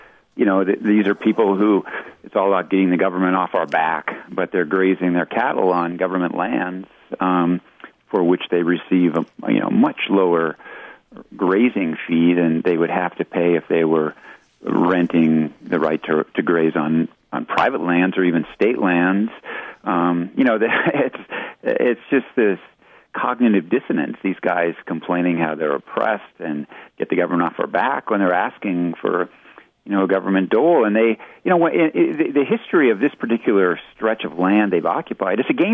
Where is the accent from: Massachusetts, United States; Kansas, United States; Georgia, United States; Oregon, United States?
Oregon, United States; You know, the locals of Harney County, I grew up in Oregon. I know this area very well. And the people who live there, this is eastern Oregon, it's the high desert.